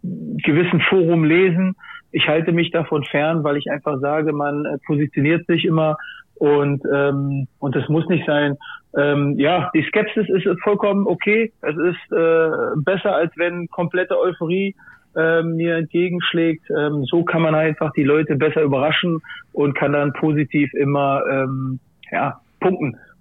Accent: Berlin, Germany; also born or lived in Gambia; Nein, ich bin in Gambia geboren, bin 1980 nach West-Berlin gekommen und habe da dann in Kreuzberg bin ich aufgewachsen.

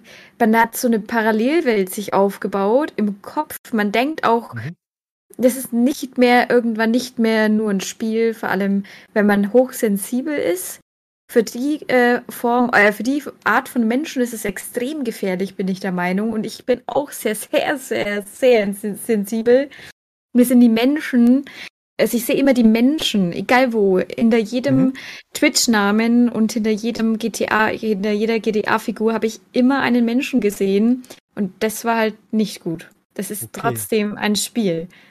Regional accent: Bavaria, Germany; Ich komme aus Franken und genau, ich werde 27 Jahre alt im August.

